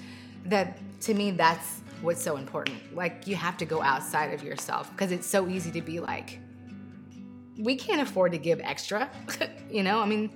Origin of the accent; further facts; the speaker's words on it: Texas, United States; Home because my home where I'm from is from Texas